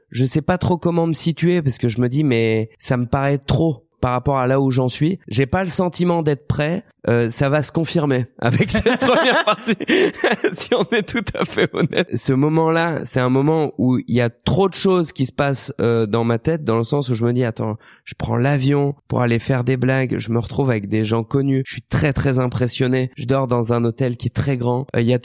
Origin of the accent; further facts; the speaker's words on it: Hauts-de-France, France; C'est vrai que moi, à la base, je suis du Nord.